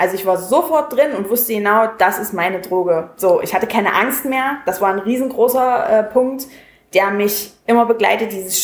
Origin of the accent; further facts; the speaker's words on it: Saxony-Anhalt, Germany; Ich komme aus Sachsen-Anhalt und das hört man auch.